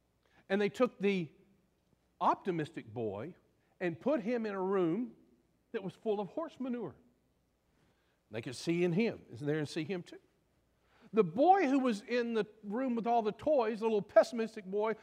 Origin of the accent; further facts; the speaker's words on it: Texas, United States; I was born and reared in West Texas. We didn't have water. We had sand hills, mesquite, jackrabbits, and a lot of oil wells.